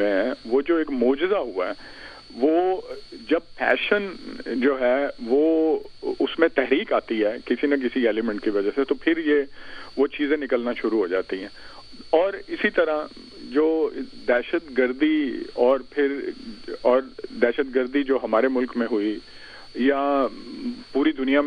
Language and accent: Urdu; Rodu Sultan, Punjab, Pakistan; میرا گاؤں روڈو سلطان ہے, جس میں ایک ہندو سینٹ ہے اور دوسرا جو ہے وہ مسلمان ہے, دونوں کی قبریں ایک پاس ہے.